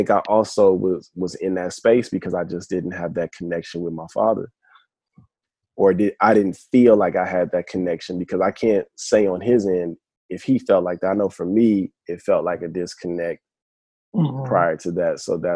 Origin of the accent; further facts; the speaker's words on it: the South, United States; growing up in the South, I was in denial about it.